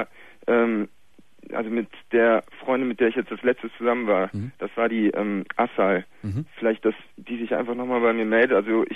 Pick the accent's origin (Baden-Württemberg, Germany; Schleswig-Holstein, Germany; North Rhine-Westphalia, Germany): North Rhine-Westphalia, Germany; Cologne; ich komme aus Köln